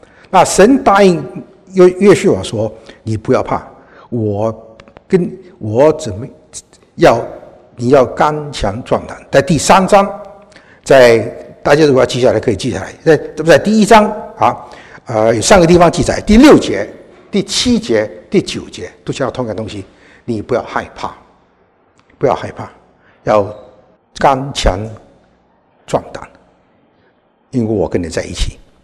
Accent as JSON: {"language": "Chinese", "country": "China", "said": "我们中国人都希望是怎么样，有后代，是不是？"}